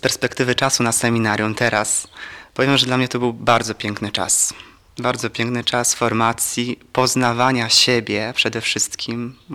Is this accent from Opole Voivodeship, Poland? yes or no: yes; Karłowice Wielkie, Opole Voivodeship, Poland; pochodzę z parafii pod wezwaniem świętej Marii Magdaleny z Karłowic Wielkich. No, mam 25 lat